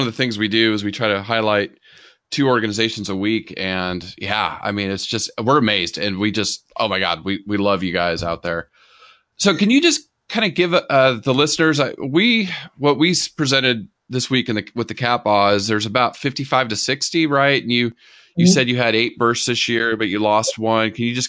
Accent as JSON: {"language": "English", "region": "California", "country": "United States", "tie": "born or raised there", "said": "I grew up in California too, so it's always fun to talk to somebody from back home. Haven't been back in quite a while"}